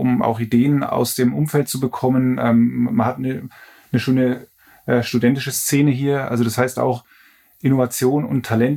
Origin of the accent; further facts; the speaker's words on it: Lichtenfels, Bavaria, Germany; Ich komme aus Lichtenfels, das heißt, ein Stück weit ist natürlich auch Bamberg meine Heimat.